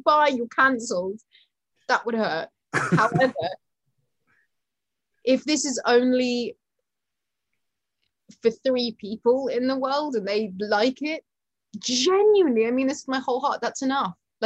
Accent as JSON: {"language": "English", "country": "United Kingdom", "said": "I am very British in my don't handle praise very well."}